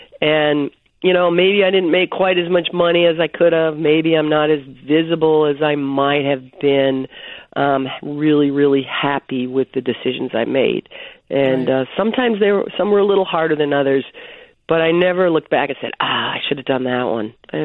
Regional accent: Boston, Massachusetts, United States; for me as a lifelong hockey fan, especially as a kid growing up in Boston, that was amazing to be there just to see it.

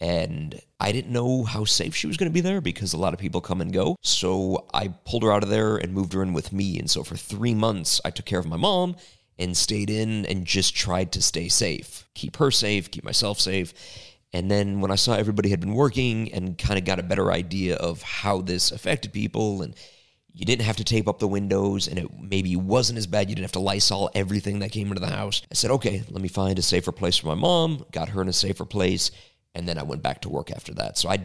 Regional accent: Chicago, Illinois, United States; because I grew up in Chicago going to these shows, I felt like it was back in the 90s

